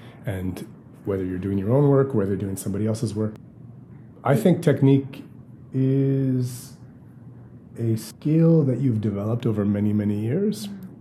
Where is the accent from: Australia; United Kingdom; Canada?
Canada; Western Canada; now in Montreal, Canada; We've met before, obviously. So I'm from Western Canada originally, but I've been in Montreal since 1996.